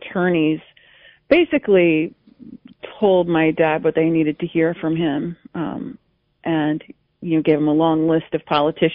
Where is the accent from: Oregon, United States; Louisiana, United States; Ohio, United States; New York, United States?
Louisiana, United States; New Orleans; Well, my dad, we're from New Orleans, and he came from an old New Orleans family